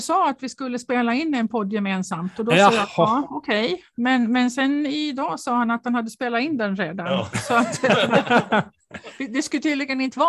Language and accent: Swedish; Saltvik, Åland, Finland; Jag är uppväxt i Östra Saltvik, faktiskt från samma by nästan som Daniel kommer ifrån.